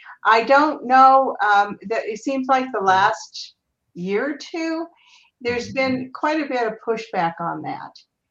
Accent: Grand Junction, Colorado, United States; I'm in Grand Junction, Colorado, and I've lived here all my life.

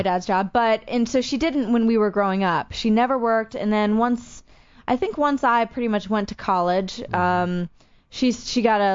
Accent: Maryland, United States; because I grew up there in Maryland for the most part, so a lot of people at the church I know personally, and they always like to hear my updates.

